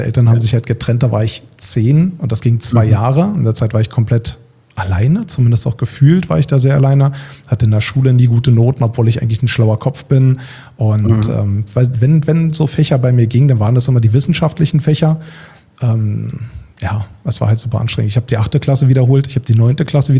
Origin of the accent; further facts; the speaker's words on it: Berlin, Germany; Ich bin halt in Berlin im Osten aufgewachsen, in Friedrichshain